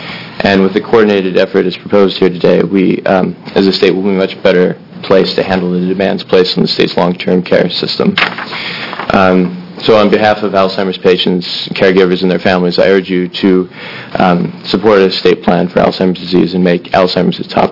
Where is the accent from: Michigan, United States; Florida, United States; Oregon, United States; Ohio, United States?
Oregon, United States; I'm from Polk County here in Oregon, although I've been away at graduate school the last couple of years.